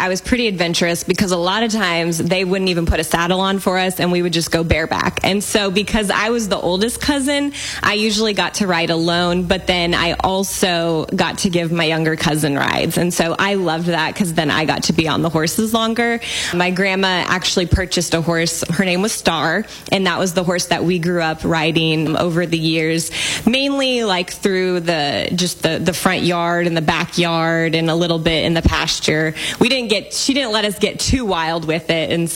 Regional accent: Albia, Iowa, United States; now in Tulsa, United States; anytime I show my friends pictures in Tulsa or just talk about my hometown, they're like, it sounds like a Hallmark hometown.

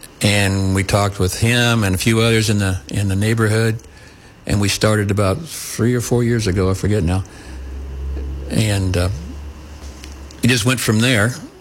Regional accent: Hedrick, Iowa, United States; Yes, we grew up in Hedrick, or I grew up in Hedrick, I should say, and my wife grew up in Eddyville, and we both grew up on the farm

